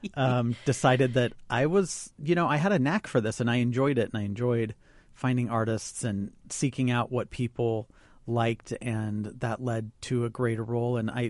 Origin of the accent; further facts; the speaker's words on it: Danville, California, United States; I grew up just outside San Francisco in a small town called Danville, California.